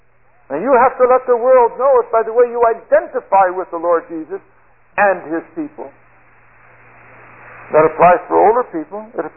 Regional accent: California, United States; I grew up there in California.

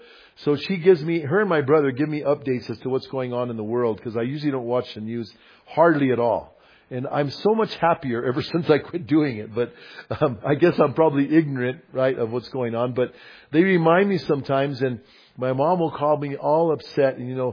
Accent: United States; born there; I thank God I was born in America.

